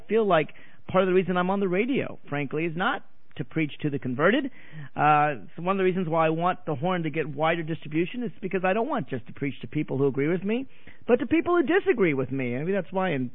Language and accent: English; Nashville, Tennessee, United States; I grew up in Nashville, Tennessee